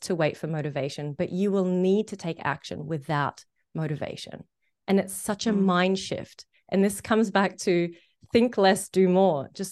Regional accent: Egypt; I grew up in Egypt where, you know, women are more oppressed than in comparison to men.

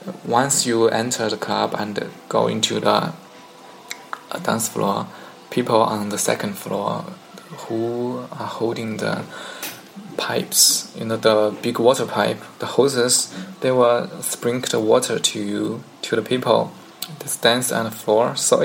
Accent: China; English is a second language; Hello, Luke. … from China. I'm 22 years old and just graduated from a university.

